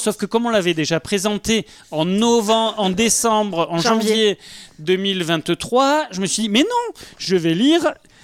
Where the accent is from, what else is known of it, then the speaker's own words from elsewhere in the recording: Brittany, France; accent: Breton; J'ai l'accent breton.